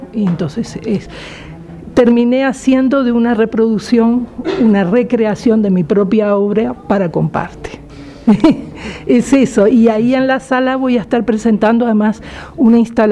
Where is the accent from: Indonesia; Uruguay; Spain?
Uruguay; vengo de Uruguay